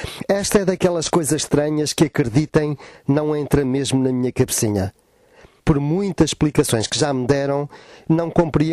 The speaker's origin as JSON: {"language": "Portuguese", "country": "Portugal", "said": "Somos portugueses como os outros"}